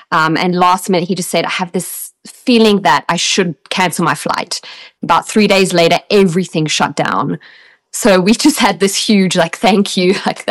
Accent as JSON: {"language": "English", "country": "Australia", "tie": "born or raised there", "moved": "yes", "said": "growing up in Australia, I was taught that there was God, but I was never like Christian."}